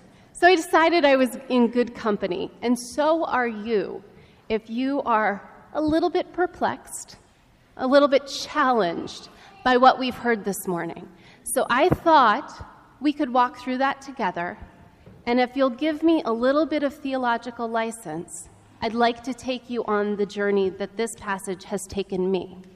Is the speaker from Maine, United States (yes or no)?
yes; Maine, United States; now in Arlington, United States; I'm the assistant rector at the Parish of the Epiphany. I live in Arlington. I'm from Maine.